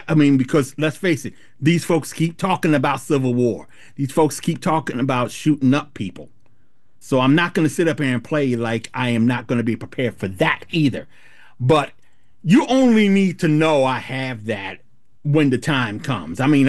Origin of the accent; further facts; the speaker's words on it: Somerset, New Jersey, United States; No, this is in Somerset, New Jersey.